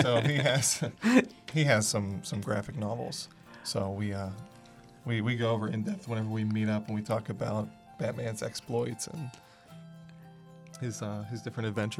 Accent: Huntington, United States; I live in the city now, but I grew up in Huntington.

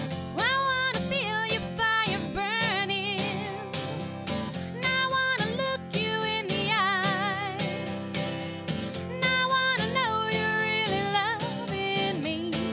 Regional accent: Lawrenceville, United States; I'm from Lawrenceville originally, and that's where I live now.

